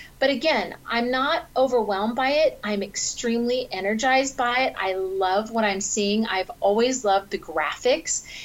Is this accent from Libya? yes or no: no; Boise, Idaho, United States; now in Arizona, United States; I'm from Idaho and I moved to Arizona.